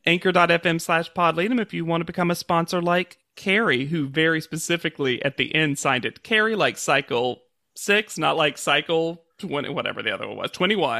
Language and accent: English; the South, United States; Like many other listeners, I grew up closeted in the South, loving Top Model.